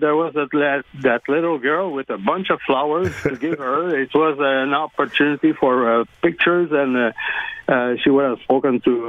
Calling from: Montreal, Quebec, Canada

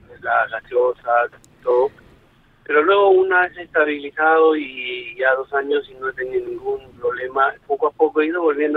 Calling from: Madrid, Community of Madrid, Spain; De aquí, de Madrid.

